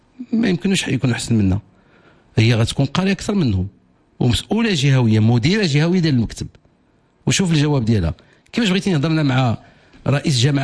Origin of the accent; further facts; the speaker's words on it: Morocco; والتنفيذ مشكل كبير عندنا في المغرب